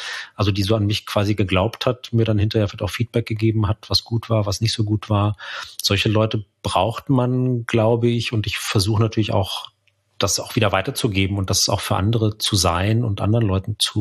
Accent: Bavaria, Germany; im Münchner Umland, wo ich aufgewachsen bin

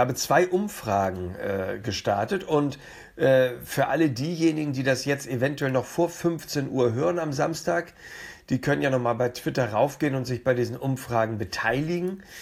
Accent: Hamburg, Germany; selbst für mich als Hamburger

